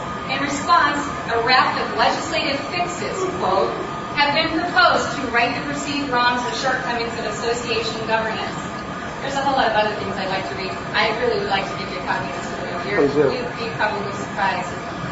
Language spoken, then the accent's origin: English; Illinois, United States; I'm from Illinois